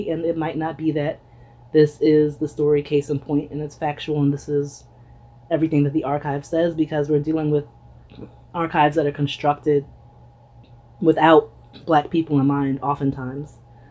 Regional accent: Philadelphia, Pennsylvania, United States; born there; I'm from Philly, so it was really awesome to be there as a doc student a few years ago because I was born there but didn't really grow up there.

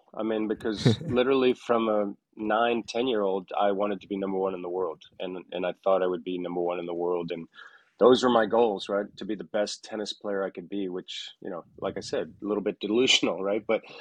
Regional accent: Bahamas; You know, growing up in the Bahamas

